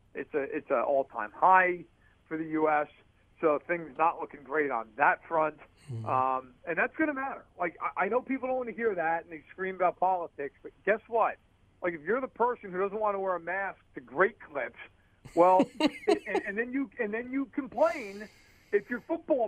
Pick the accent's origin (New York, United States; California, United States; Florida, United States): New York, United States; everyone who I'm sure hears me speak knows I'm from New York